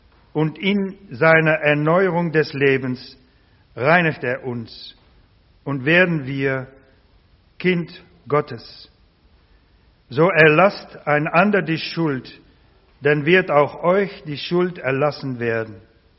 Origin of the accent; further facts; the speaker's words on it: Netherlands; German is a second language; now in Germany; Ich komme aus Holland, aber warum bin ich hier?